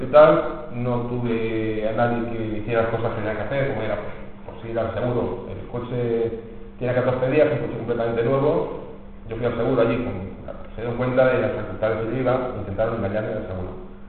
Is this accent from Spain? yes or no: yes; Madrid, Community of Madrid, Spain; me trasladamos para Madrid, yo soy de Madrid